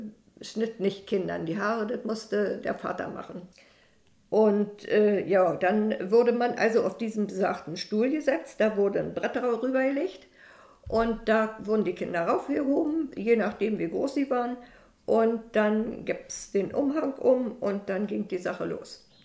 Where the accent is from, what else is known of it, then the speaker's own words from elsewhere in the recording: Fürstenwerder, Brandenburg, Germany; geboren in Fürstenwerder, bin ein Ureinwohner von Fürstenwerder, weil meine Vorfahren schon 1740 erwähnt wurden in der Chronik.